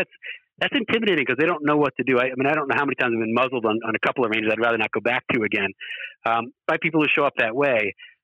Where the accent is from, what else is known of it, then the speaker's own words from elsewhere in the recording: United States; because I'm the American there, and the South Africans especially don't want to hear that from an American.